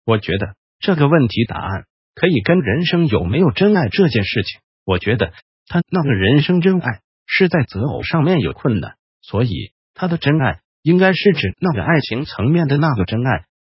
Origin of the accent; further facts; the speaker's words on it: Guangdong, China; 我们广东人说，人要分二声末了